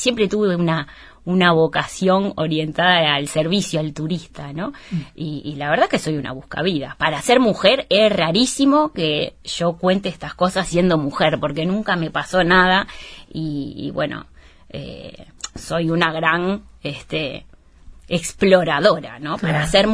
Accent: Uruguay; now in Spain; todo lo que aprendí en Uruguay. Con toda esta... ¿Viste cómo somos los uruguayos?

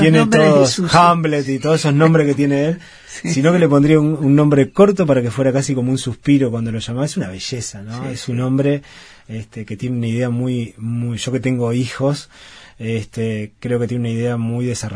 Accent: Uruguay; poder hablar de nosotros como uruguayos, como sociedad

